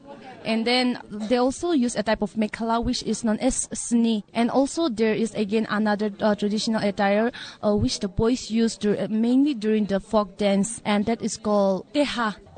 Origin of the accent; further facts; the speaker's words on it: Takama, Nagaland, India; I'm from Takama village, and we belong to Angami tribe.